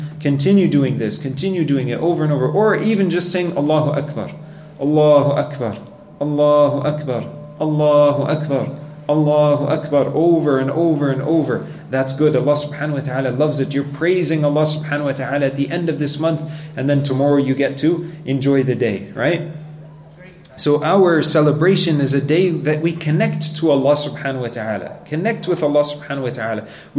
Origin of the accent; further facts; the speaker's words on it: Quebec, Canada; I'm from Quebec. In Quebec we have Saint Jean Baptiste Day, right?